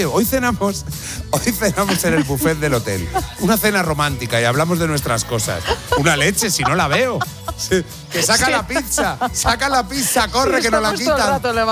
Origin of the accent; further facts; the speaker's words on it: Salamanca, Castile and León, Spain; Bueno, a ver, yo soy de Salamanca.